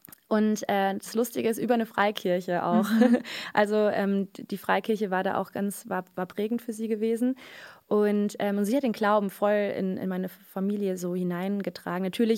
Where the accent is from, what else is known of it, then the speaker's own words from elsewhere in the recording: Fulda, Hesse, Germany; Also ich komme aus der Mitte von Deutschland, aus Fulda, bin in einem kleinen Dorf aufgewachsen und christliche Familie. Ich bin die jüngste von 4 Kindern, 3 ältere Geschwister und bin eben in der Fuldaer Gegend aufgewachsen